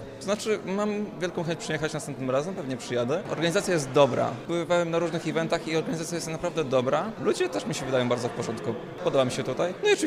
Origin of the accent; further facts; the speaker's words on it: Zielona Góra, Lubusz Voivodeship, Poland; przyjechałem z Zielonej Góry. Jestem studentem drugiego roku na astrofizyce.